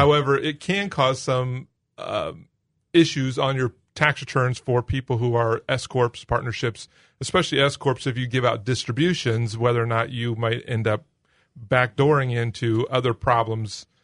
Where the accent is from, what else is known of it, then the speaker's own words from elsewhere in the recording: Galesburg, Illinois, United States; Yeah, so I was born and raised in Galesburg.